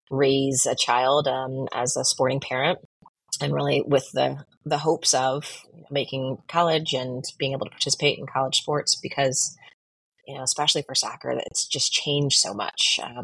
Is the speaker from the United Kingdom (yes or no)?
no; Virginia Beach, Virginia, United States; But born and raised Virginia Beach, grew up there